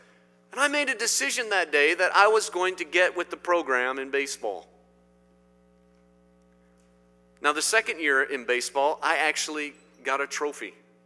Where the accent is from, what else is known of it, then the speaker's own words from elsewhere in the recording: Indiana, United States; I grew up in Indiana. We played basketball in Indiana.